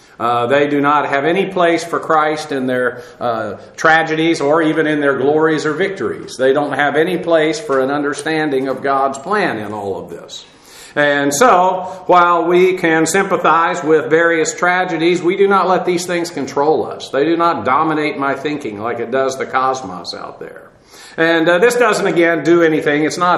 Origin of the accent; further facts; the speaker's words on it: Massachusetts, United States; born there; Let's see, I was born in Massachusetts, so that must make that state really, really great.